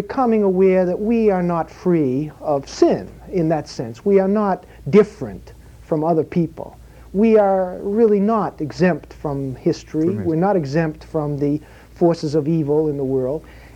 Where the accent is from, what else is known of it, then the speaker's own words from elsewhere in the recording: United States; Oh yes, of being an American.